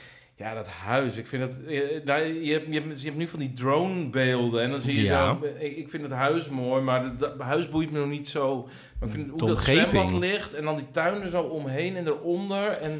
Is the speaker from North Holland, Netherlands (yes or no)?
yes; Assendelft, North Holland, Netherlands; also born or lived in Heemskerk; Want ik ben opgegroeid in Assendelft. En dat ligt eigenlijk tegen Beverwijk aan.